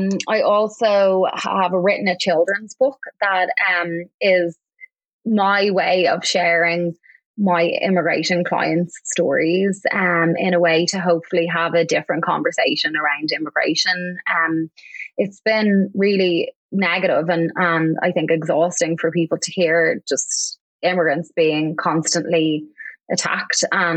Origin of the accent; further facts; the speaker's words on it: Ireland; now in United States; I was really drawn to that area of law, being an immigrant. And I think especially being an Irish immigrant, recognizing that with that comes in my mind a certain amount of privilege